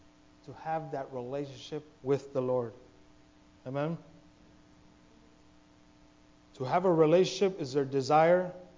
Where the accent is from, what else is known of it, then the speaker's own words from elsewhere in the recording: Los Angeles, California, United States; I was born and raised in East LA.